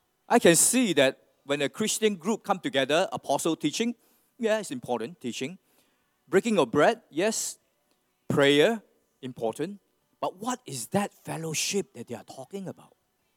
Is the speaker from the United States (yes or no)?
no; Malaysia; I'm from Malaysia, most of you guys know.